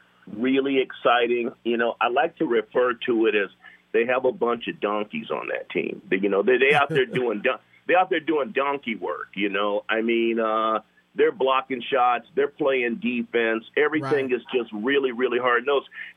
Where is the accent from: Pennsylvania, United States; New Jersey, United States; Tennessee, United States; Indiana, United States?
Indiana, United States; South Bend; now in New York, United States; And growing up in South Bend, Indiana, I mean, I love Notre Dame. I grew up right down the street from Notre Dame.